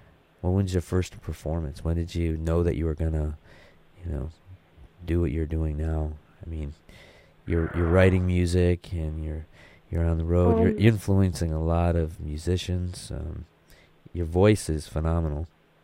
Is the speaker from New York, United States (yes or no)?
yes; Akwesasne, New York, United States; And I grew up in New York, but I grew up in like upstate New York on Akwesasne